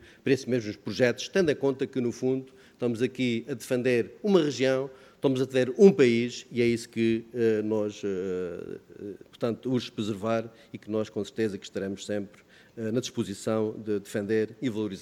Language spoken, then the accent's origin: Portuguese; Algarve, Portugal; como algarvio que sou